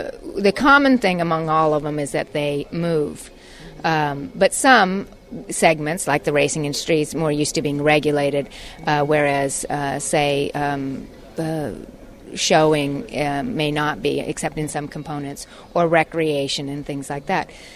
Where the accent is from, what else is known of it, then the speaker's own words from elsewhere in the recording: Wyoming, United States; I live in Virginia. Originally from Wyoming, grew up on a cattle ranch and raised horses.